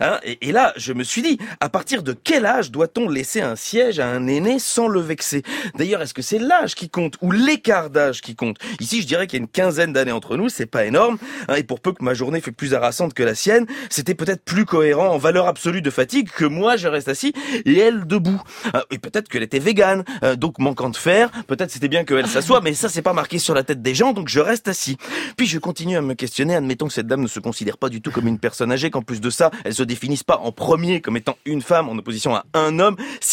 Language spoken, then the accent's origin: French; Belgium; Ce qui certes est vrai en tant que Belge.